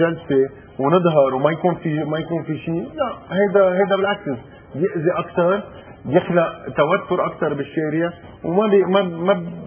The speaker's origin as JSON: {"language": "Arabic", "country": "Lebanon", "said": "هو انه ناخذ قرار كلنا سوا كلبنانيين انه هيدا سلاح ما بقى بدنا اياه"}